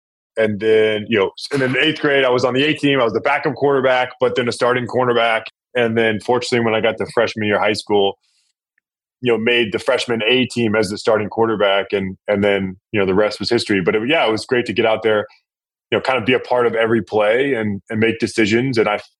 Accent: Dallas, Texas, United States; which I grew up in Dallas.

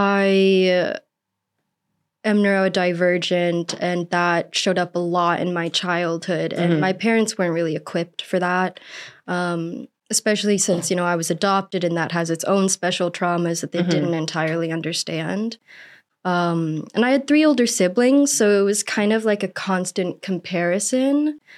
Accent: Oklahoma, United States; Kind of what you would expect. Very flat. Lots of wheat and cows and racist people. Christians.

